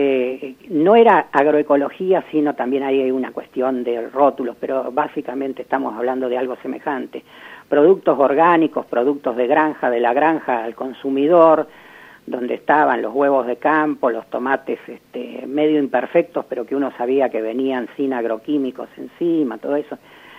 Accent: Buenos Aires, Argentina; yo tengo que confesar acá que soy venido y quedado, no soy Nick, no soy nacido y criado, yo vengo de Buenos Aires. Viví casi 40 años ahí, en Buenos Aires, en el Gran Buenos Aires

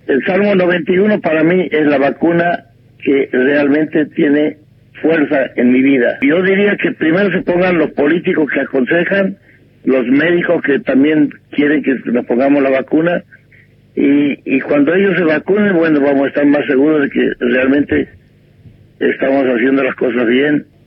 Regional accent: Santiago del Estero, Argentina; accent: santiagueño; la gente cree que yo soy de México, porque hablo un santiagueño muy especial

